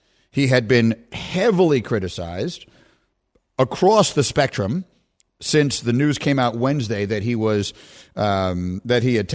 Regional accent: United States; Just as an American, I hate that these kinds of conversations are taking place.

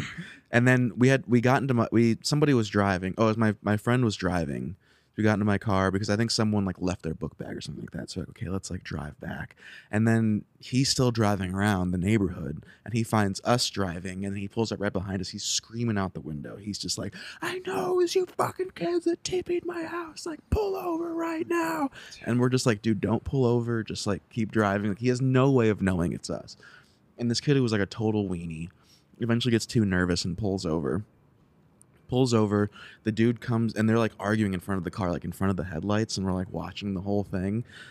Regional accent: Ohio, United States; I'm from Ohio. I went to music school in Ohio, and then we met each other in Columbus.

